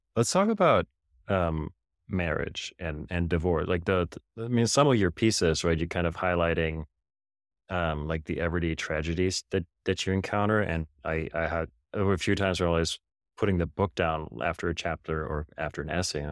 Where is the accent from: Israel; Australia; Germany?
Germany; now in United States; I mean, I grew up in Germany and my ex-wife grew up here in the States